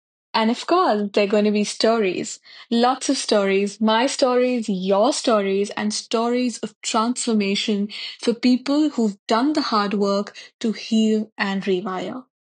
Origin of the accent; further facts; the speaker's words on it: India; I was born and raised in India, where I earned my master's in psychology.